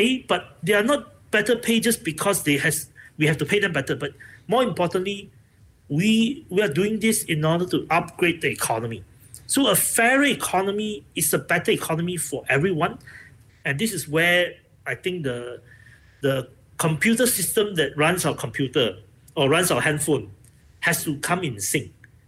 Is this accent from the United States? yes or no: no; Malaysia; Do we fit in as a Malaysian community, or we see that we are succumbed to various tension and manipulation of various sentiments?